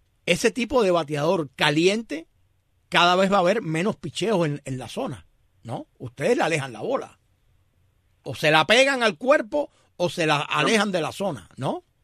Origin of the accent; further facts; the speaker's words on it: Cuba; y nosotros nos llena de orgullo, claro, como cubanos.